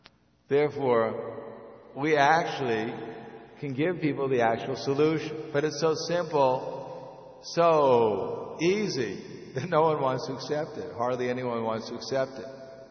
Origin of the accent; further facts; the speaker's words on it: United States; I mean, I grew up in America where, you know, Abraham Lincoln, George Washington, you know, these were demigods